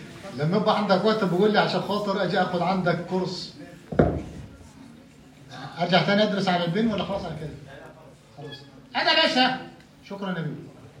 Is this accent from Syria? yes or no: no; Egypt; انا عندنا في مصر اسمه القرنبيط